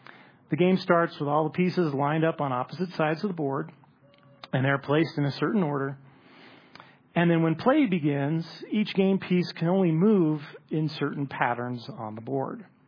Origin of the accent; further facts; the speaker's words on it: Los Angeles, California, United States; Overall, 1984 was kind of a fun year to be a kid growing up in Los Angeles where I did.